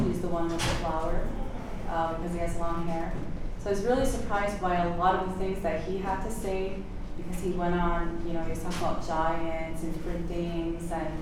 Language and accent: English; Kahnawake, Quebec, Canada; I'm from the Mohawk community of Bunawagi.